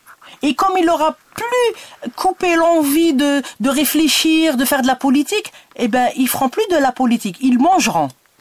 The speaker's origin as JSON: {"language": "French", "country": "Algeria", "lives_now": "France", "said": "moi, qui suis né en Algérie, je suis parti à l'âge de 30 ans en France, j'ai les pleins pouvoirs de voter et d'être élu en France, alors que je viens d'Algérie."}